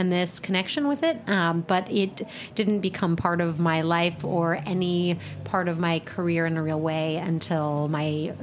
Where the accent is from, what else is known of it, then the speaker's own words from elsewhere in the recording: Colorado, United States; I grew up in Colorado.